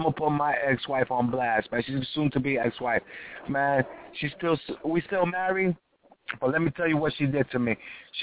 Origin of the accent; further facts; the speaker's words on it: New York, United States; I'm from New York. I'm from the Bronx. I'm from the BX.